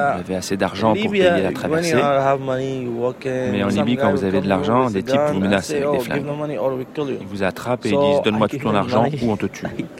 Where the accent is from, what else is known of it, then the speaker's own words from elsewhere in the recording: north, Sudan; Je viens du Soudan, mais du nord du Soudan, pas de la région du Darfour, nord du pays. J'ai 29 ans.